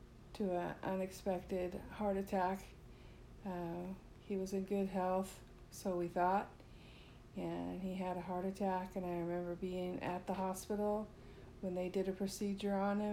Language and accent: English; Oroville, California, United States; I was born in Oroville, California, and I grew up in Oroville.